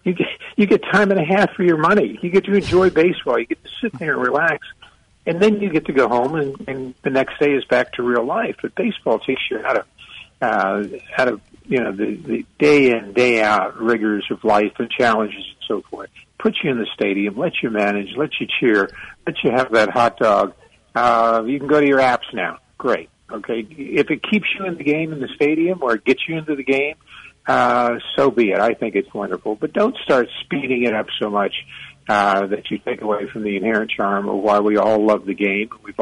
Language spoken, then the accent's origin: English; Tampa, Florida, United States; Well, then we've talked about my growing up in Tampa, Florida, and Dad driving a bus for Greyhound